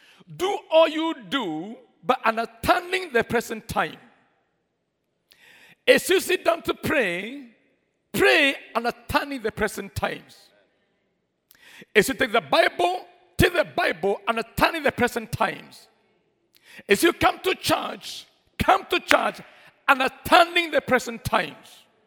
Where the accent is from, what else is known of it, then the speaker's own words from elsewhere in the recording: Sabatia, Vihiga County, Kenya; I come from Sabatia Fire Station where we only sold donkeys and the best transport we saw is donkeys.